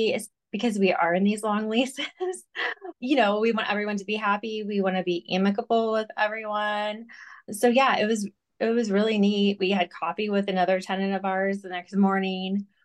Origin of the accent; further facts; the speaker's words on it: Arizona, United States; I'm from Arizona, so anything that's like below 70, I'm gonna need like a hoodie for.